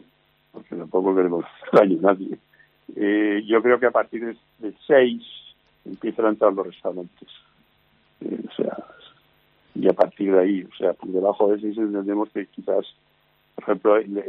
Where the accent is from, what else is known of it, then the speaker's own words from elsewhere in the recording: Barcelona, Catalonia, Spain; Empezamos en Barcelona, yo soy de Barcelona.